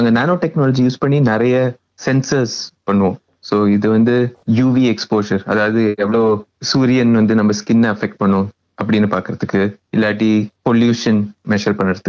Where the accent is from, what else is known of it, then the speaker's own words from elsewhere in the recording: Tiruchirappalli, Tamil Nadu, India; also born or lived in Chennai / Coimbatore; நான் சென்னை அல்லது மெட்ராஸ்ல பிறந்தேன். வளர்ந்தது எல்லாம் தமிழ்நாடுல திருச்சியில. காலேஜ் வந்து கோயம்புத்தூர்ல படித்தேன்.